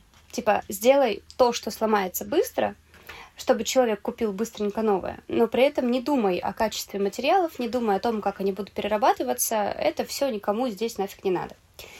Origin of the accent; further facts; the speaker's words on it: Kurgan, Kurgan Oblast, Russia; Я из Кургана. Это под Екатеринбургом, за Уралье, вот самое.